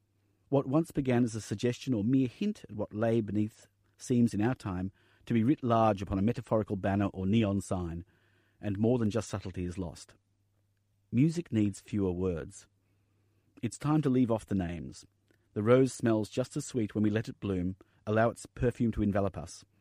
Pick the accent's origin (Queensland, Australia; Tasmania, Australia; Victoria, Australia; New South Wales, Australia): Victoria, Australia; Melbourne; in my hometown of Melbourne.